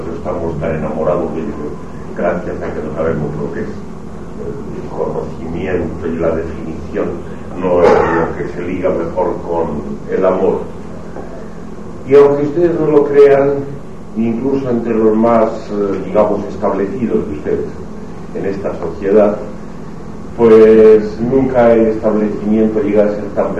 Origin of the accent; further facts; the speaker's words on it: Zamora, Castile and León, Spain; acabo de llegar ahora de mi tierra, de Zamora, donde había un cuartel viriato, en una de las puntas de la ciudad